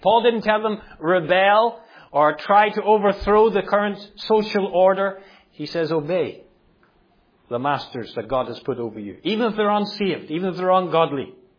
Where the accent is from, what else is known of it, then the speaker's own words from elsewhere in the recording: Northern Ireland, United Kingdom; As I said earlier, I grew up in Northern Ireland.